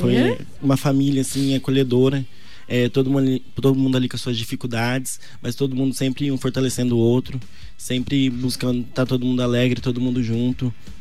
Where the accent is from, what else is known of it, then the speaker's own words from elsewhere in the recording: Bonito, Brazil; Sou de Bonito.